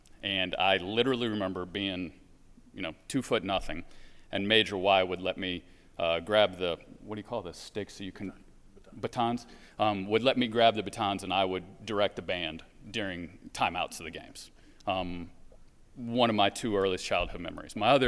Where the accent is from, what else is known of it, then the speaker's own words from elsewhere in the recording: Kansas, United States; I grew up in Kansas. I really only applied to three schools.